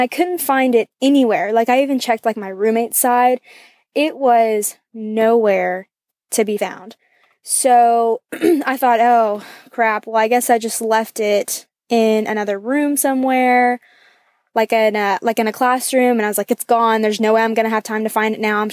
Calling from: Athens, Georgia, United States; I'm calling from Athens, Georgia.

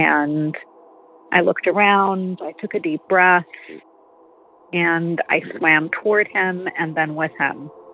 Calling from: California, United States; I'm calling from Southern California.

